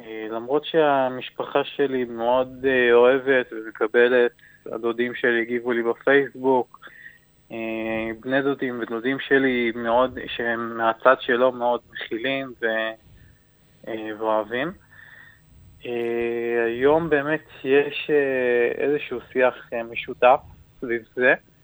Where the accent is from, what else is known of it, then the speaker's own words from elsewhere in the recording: Afula, Northern District, Israel; now in Kfar Saba, Israel; במקור אני מגיע לכם מהפולה בצפון, ואחר באמת מעבר דירות וחשיבה לחיים משותפים, אז באמת עברנו לכפר סבא.